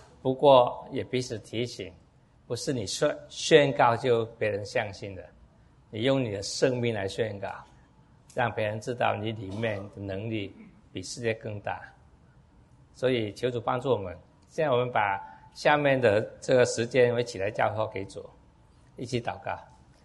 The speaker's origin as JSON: {"language": "Chinese", "country": "United States", "said": "但是那些人就觉得我们美国人去讲很容易讲"}